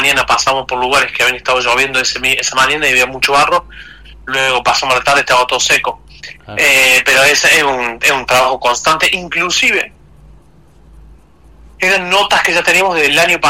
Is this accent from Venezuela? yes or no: no; Argentina; saben que yo soy argentino